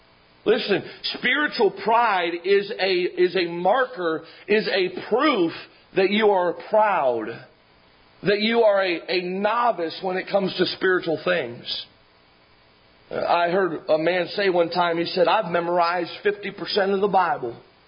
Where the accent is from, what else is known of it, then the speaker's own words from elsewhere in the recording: United States; And yet we grew up in America and we are American citizens and we get to have the freedoms of American citizens.